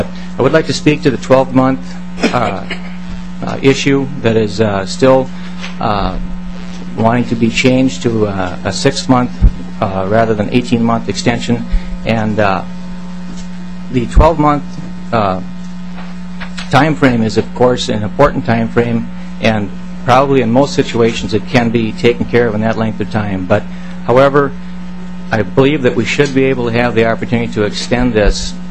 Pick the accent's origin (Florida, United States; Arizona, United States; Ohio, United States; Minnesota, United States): Minnesota, United States; Murdock; from Swift County, Murdoch, Minnesota.